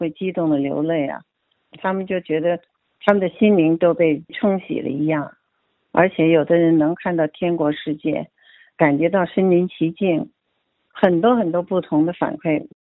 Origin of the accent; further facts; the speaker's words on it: China; now in Canada; 因为我是中国人嘛